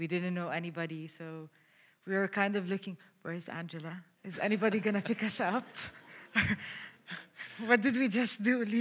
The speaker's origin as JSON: {"language": "English", "country": "Jordan", "tie": "born or raised there", "said": "We were both born and raised in Jordan. Our father is Syrian. Our mom is Jordanian. We had family in Syria."}